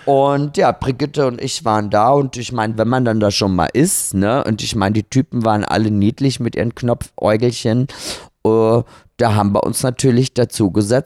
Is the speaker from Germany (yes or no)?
no; Austria; Und ich als Österreicherin, das liegt ja in meinem Gen